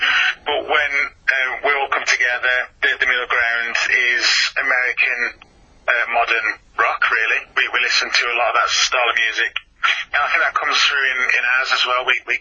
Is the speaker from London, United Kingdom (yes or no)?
no; Walsall, West Midlands, United Kingdom; we're from Walsall in the West Midlands.